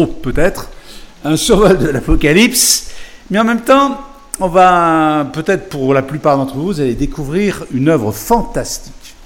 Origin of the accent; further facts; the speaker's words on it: Grand Est, France; also born or lived in Vaux-sur-Seine; je suis alsacien, enfin je suis originaire d'Alsace, et j'étais très longtemps dans la région parisienne, donc à Vaux-sur-Seine, à la faculté. Nous avons déménagé il y a maintenant 4 ans à peu près, de nouveau en Alsace, à Célestat.